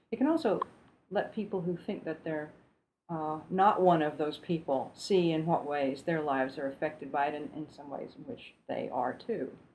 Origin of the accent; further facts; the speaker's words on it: Alabama, United States; my own personal experience growing up in Alabama in the 60s and 70s and living with a lot of the civil rights movement as a child and young person